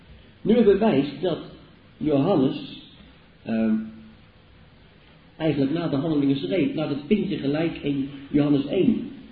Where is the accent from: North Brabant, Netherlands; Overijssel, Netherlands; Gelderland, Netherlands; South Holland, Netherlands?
South Holland, Netherlands; Leiden; En dat allemaal traditioneel is, naar ons gebruik als Leidenaars.